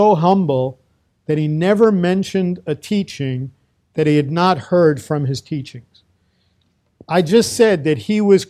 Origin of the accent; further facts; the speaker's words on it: New York, United States; I used to remember, and I'm dating myself now, I grew up in New York